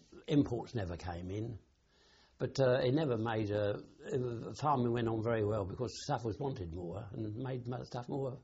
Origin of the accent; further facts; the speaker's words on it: Charlton, South East England, United Kingdom; also born or lived in Petersfield; I was born in Charlton, Middlesex, a little village near Shepperton.